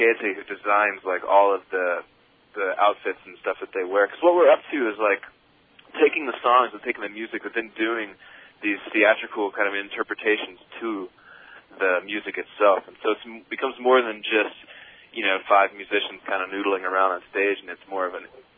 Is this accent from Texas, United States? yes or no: yes; Austin, Texas, United States; now in Guatemala; I'm from Austin, Texas.